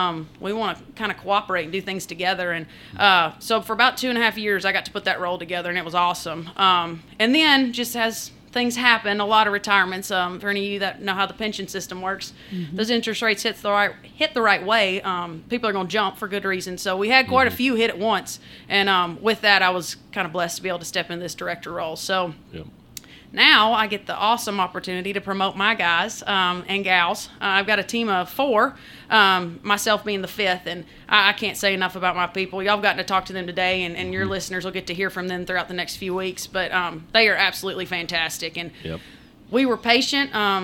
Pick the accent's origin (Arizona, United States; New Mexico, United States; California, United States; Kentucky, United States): Kentucky, United States; Princeton; So West Kentucky's near to me. But I grew up in Princeton, went to UK, did ag, econ, and animal science there.